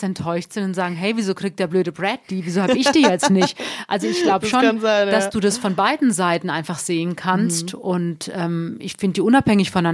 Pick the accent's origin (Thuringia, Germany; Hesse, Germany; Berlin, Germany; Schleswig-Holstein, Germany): Hesse, Germany; now in Munich, Germany; ich bin ja jetzt seit 20 Jahren in München, also von daher, das zeigt ja schon, wie mir München ans Herz gewachsen ist. Ich komme ja eigentlich aus Südhessen, aus der Nähe von Frankfurt.